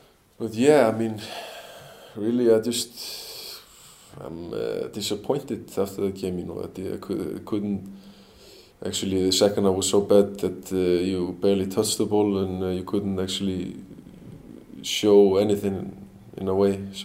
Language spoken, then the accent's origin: English; Selfoss, Southern Region, Iceland; English is a second language; even though if Malmö are playing against my like Selfoss, my hometown club